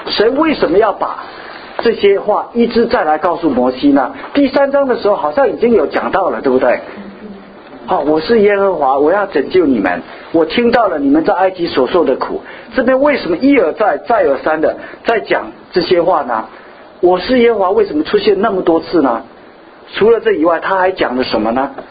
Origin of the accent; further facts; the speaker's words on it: China; 我们是中国人啊